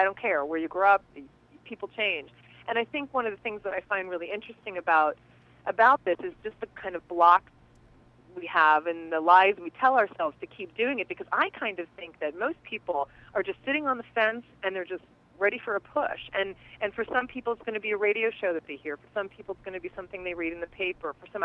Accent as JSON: {"language": "English", "region": "East Coast", "country": "United States", "tie": "born or raised there", "said": "I grew up on the East Coast and ate everything that was put in my mouth."}